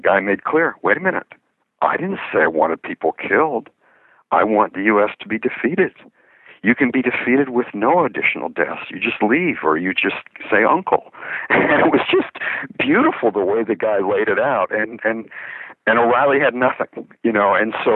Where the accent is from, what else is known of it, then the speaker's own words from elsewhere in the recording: Canada; now in United States; I mean, when I moved to this country from Canada in the early 70s, I saw America as the land of the free.